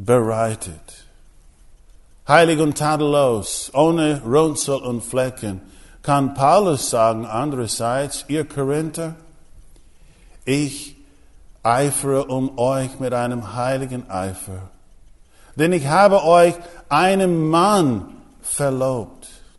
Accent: United States; bin Amerikaner und ich sage, ich hätte gerne einen Hamburger.

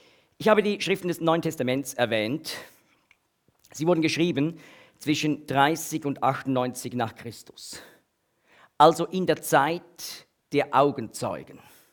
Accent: Switzerland; accent: Swiss; Das ist also nicht mein Schweizer Akzent, der das auslöst

